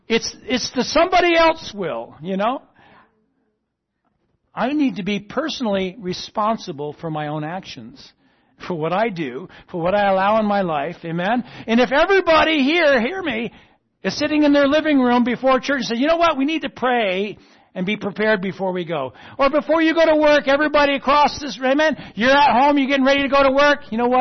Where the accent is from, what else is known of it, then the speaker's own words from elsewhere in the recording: East Coast, United States; we're from the East Coast, there was this place in Cape Cod that, you know, on the weekends, it would pack out bumper to bumper people